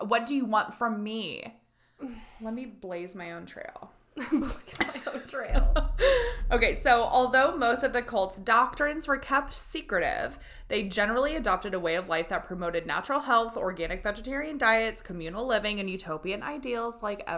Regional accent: Midwest, United States; That's how you know we're from the Midwest, when a turkey burger is vegetarian.

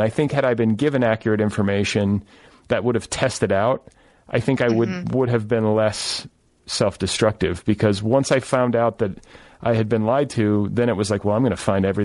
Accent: Wisconsin, United States; My first best friend lost his, and then like that same week, my first best friend from growing up in Wisconsin lost his brother, and we had to go up for that funeral.

